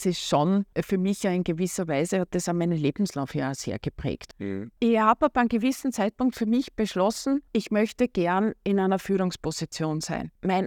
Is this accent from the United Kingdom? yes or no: no; Burgenland, Austria; moved away as an adult; now in Vienna, Austria; Man erkennt uns als Wienerin. Also ich bin eigentlich nicht in Wien geboren. Also ich bin Burgenländerin, bin in Burgenland aufgewachsen und dann klassisch mit 18 nach Wien gegangen. Jetzt mittlerweile wirklich eine überzeugte Wienerin.